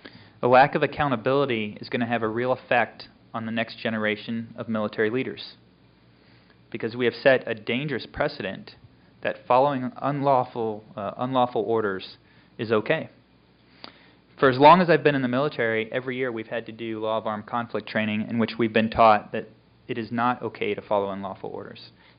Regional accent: United States; I want to issue you a formal apology for me as an American

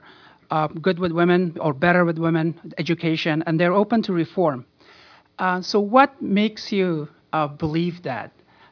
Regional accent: Afghanistan; I'm from Afghanistan, and I work with the Open Society Foundations.

